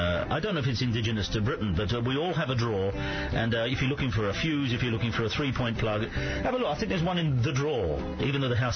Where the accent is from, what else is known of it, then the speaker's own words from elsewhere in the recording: Zambia; As a child, I was brought up in Zambia, and one holiday we took a family trip to see the wonder that is near Victoria Falls.